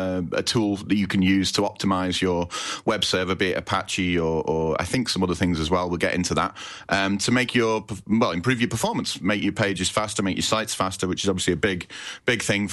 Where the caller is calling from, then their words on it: Liverpool, North West England, United Kingdom; I'm in Liverpool. We're both in coast cities, in ports, big port cities.